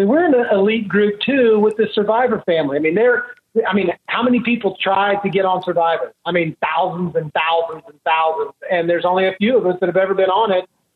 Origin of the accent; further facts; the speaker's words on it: Tallahassee, Florida, United States; Big for us, man, because I'm actually from Tallahassee, and I played at the University of Florida, and I hate the Seminoles.